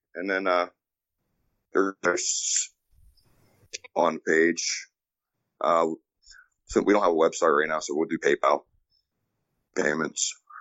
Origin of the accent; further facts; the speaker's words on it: Ohio Valley, United States; I have I'm from the Ohio Valley too, so there's venues down there.